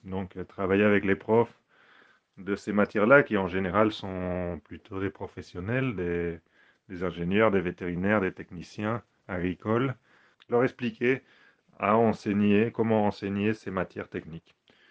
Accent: Normandy, France; now in Argentina; j'ai 41 ans, je suis français, donc de Normandie, de Seine-Maritime.

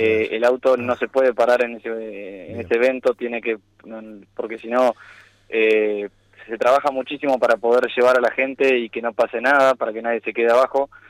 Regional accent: Concordia, Entre Ríos, Argentina; Ah, yo soy de Concordia.

